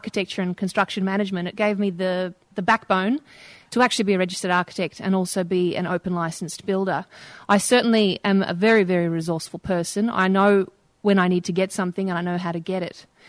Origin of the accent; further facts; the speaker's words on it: Lara, Victoria, Australia; I grew up in Lara. I'm a child of migrants, came here when I was 4.